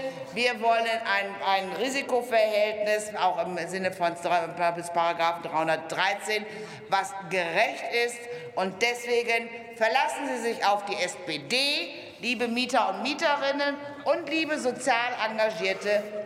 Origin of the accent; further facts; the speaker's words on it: Berlin, Germany; Einmal als Berlinerin.